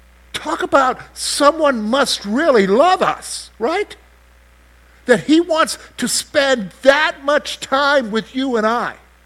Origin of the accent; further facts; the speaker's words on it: the South, United States; Now, that has special meaning to me because I'm from the South. I'm a child of the South. Grew up in the South